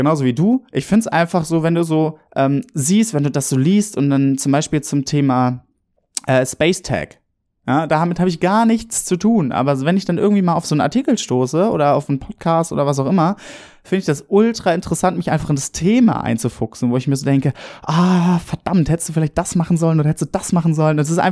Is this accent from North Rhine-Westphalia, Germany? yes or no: yes; Cologne, North Rhine-Westphalia, Germany; Es tut mir leid, Köln. Tut mir leid, meine Heimat.